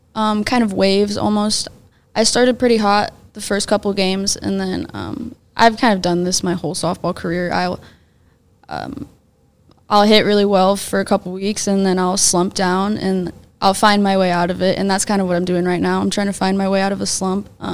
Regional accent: Kansas, United States; growing up in Kansas, I know the Jayhawk League is not easy.

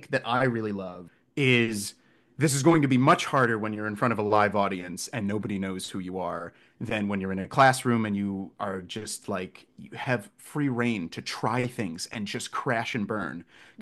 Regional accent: Midwest, United States; every father I grew up around in the Midwest

